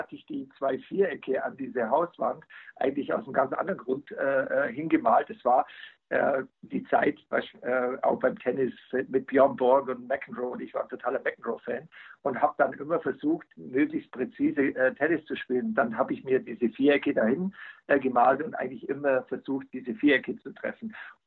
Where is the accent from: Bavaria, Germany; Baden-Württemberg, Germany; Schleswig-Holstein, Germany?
Bavaria, Germany; ich bin hier im Allgäu aufgewachsen und habe sämtliche Sportarten gemacht, was es überhaupt gab.